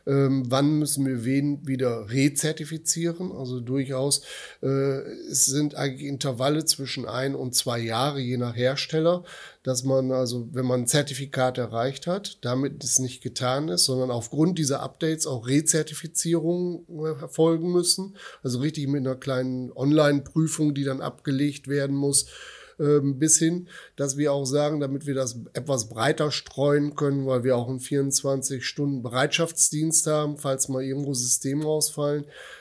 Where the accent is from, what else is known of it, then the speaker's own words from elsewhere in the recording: North Rhine-Westphalia, Germany; das ist meine Heimat. Ich bin im Prinzip hier groß geworden. Ich habe hier geheiratet. Ich habe hier im Prinzip meine Ausbildung gemacht.